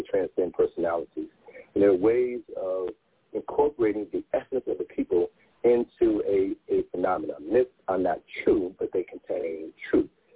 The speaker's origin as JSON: {"language": "English", "town": "Chicago", "region": "Illinois", "country": "United States", "tie": "born or raised there", "said": "So our people, people of African ancestry in Baltimore, in my hometown, Chicago, in New York, behave the way that we behave"}